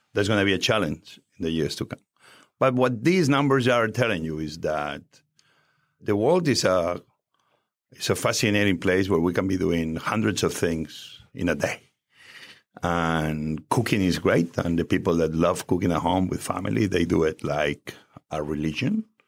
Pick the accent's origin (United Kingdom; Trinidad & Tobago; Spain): Spain; now in United States; when I grew up in Spain.